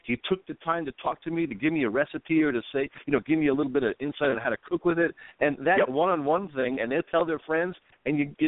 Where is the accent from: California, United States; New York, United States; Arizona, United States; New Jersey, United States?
Arizona, United States; Lake Havasu City; I was born and raised in Arizona, in the desert southwest, Lake Havasu, Arizona.